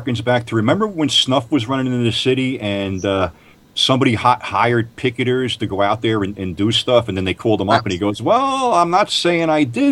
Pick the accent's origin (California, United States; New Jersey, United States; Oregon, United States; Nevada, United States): New Jersey, United States; West Orange; Jack and I grew up almost next to each other. I'm from West Orange.